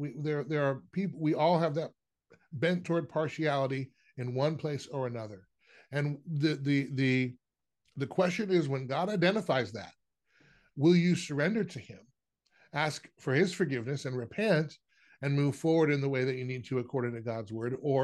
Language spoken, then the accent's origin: English; Washington, United States; now in Florida, United States; I'm originally from Washington State, down in Florida now, but this is up in Washington.